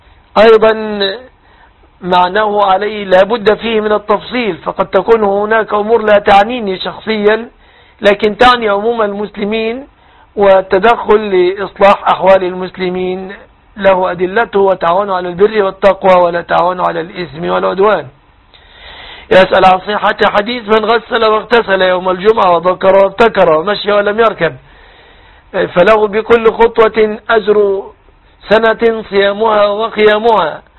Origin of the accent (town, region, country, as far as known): Egypt